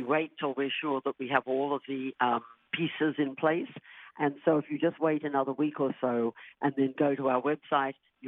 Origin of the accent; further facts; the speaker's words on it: Australia; accent: Australian; because my Australian accent mangles the R's.